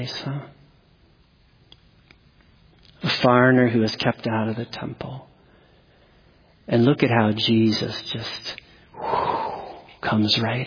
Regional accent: New Jersey, United States; When I grew up in New Jersey, public school, you know, I had a lot of nerdy friends.

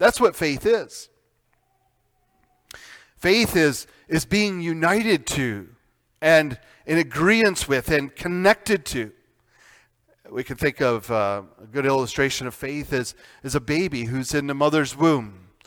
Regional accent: Canada; and foremost a Canadian citizen, but we are Christian who in this time and in our life are, indeed, we are Canadian citizens.

